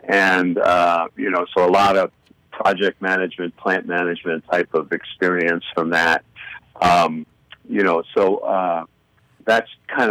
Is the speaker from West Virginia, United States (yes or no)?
yes; Fairmont, West Virginia, United States; And here in West Virginia, I'm from Fairmont, West Virginia.